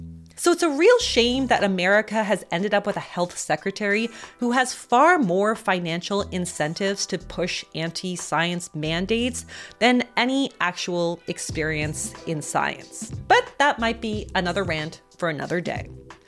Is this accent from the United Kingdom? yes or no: no; Canada; As a Canadian mom, I truly cannot imagine this being my reality.